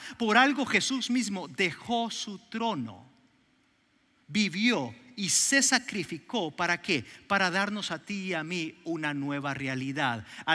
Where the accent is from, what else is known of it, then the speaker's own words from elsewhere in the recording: El Salvador; now in Mexico; Nací en El Salvador y estoy seguro que soy salvadoreño porque me encantan las pupusas. Y meter el pan dulce en el café es algo que disfruto. Es una herencia que Dios me dejó. Soy de El Salvador. Ahora nos fuimos a México.